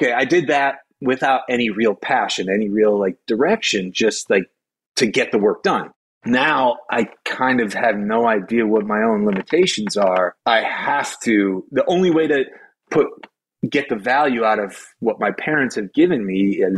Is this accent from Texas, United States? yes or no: no; Milwaukee, Wisconsin, United States; I grew up in Milwaukee. I was like a public school kid.